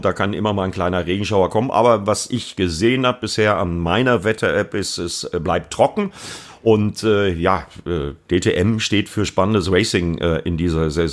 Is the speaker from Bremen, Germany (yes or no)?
yes; Bremen, Germany; Das ist ja für mich als Bremer quasi mein Heimspiel.